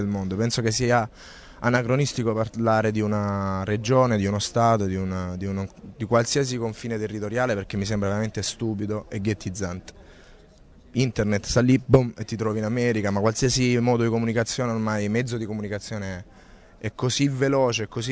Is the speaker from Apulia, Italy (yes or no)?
yes; Apulia, Italy; Però nella sostanza siamo salentini e lo facciamo, tra virgolette, pesare sempre a chiunque